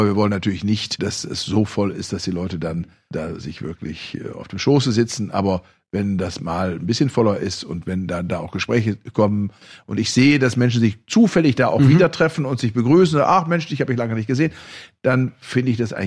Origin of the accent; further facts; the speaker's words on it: Bonn, North Rhine-Westphalia, Germany; born there; now in Berlin, Germany; ich lebe ja in der Woche hier weitestgehend in Berlin. Gebürtig komme ich aus Bonn. Und von den Vorfahren her bin ich halber Rheinländer und halber Westfale.